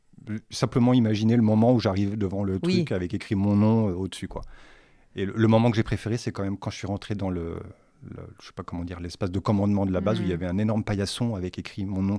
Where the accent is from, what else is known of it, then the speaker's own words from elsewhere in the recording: Le Mans, Pays de la Loire, France; Donc, je viens du Mans et je sais qu'au Mans, il y en a un autre.